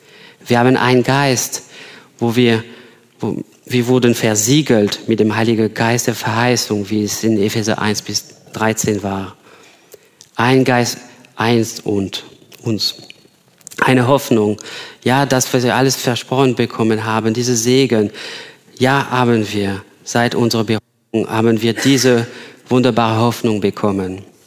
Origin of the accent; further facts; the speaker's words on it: France; now in Ingolstadt, Germany; Ich komme aus Frankreich, wie Sie ja wisst